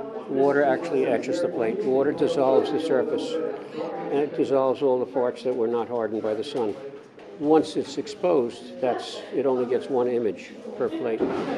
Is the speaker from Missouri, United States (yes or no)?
no; New York, United States; The toughest people are the New Yorkers. They are, and I'm from New York, so I can say that.